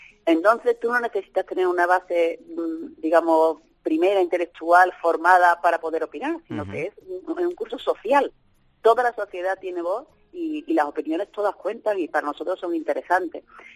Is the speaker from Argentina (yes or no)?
no; Spain; Tú sabes cómo somos los españoles